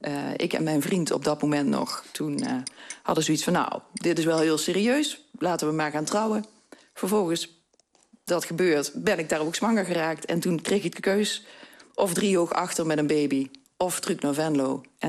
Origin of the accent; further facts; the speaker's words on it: Venlo, Limburg, Netherlands; Ik ben een meisje uit Bijlveld, geboren en getogen in Groot Venlo. 54 jaar. Ik woon op dit moment in Venlo-Oost, Kaldekerkenweg, vlakbij de Koel. Tegenover het oude Marianum, voor degenen die dat nog weten. Ik woon daar met mijn drie kinderen en mijn hond.